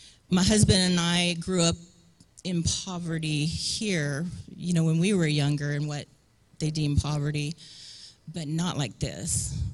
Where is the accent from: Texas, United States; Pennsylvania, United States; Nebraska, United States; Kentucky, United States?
Kentucky, United States; Paducah; We come from Paducah, Kentucky. Normally about an 8.5 hour drive, 8.5 hour drive.